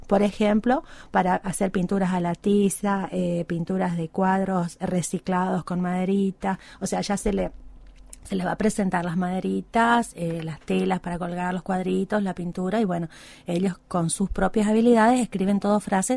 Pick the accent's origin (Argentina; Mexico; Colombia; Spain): Argentina; nos nuclea a todos como argentinos es Malvinas